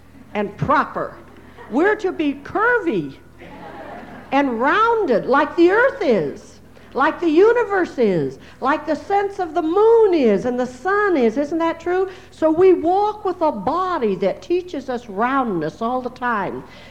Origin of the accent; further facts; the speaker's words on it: United States; now I come from the Seneca, and one of our main creation stories is that the name of this country, the United States of America